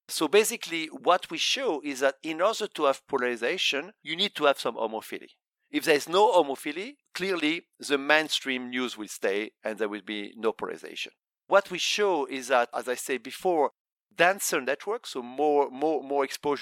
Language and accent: English; Sweden; I'm originally from Sweden